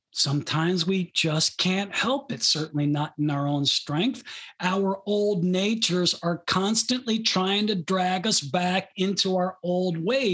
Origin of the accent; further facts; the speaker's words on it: Detroit, Michigan, United States; I was raised, they weren't the mean streets of Detroit, but I was raised in Detroit on the streets. We talked a certain way.